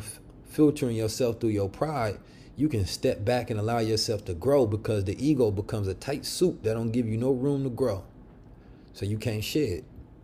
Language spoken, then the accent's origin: English; Oakland, California, United States; The street Muslims I grew up with in Oakland, California, they were a corrupt bunch, to be honest.